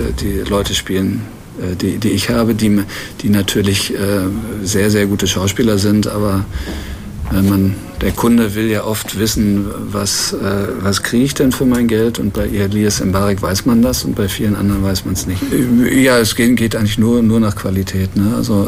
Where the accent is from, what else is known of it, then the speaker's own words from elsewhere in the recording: North Rhine-Westphalia, Germany; das Ruhrgebiet als meine Heimat ist mir einfach näher als Rom.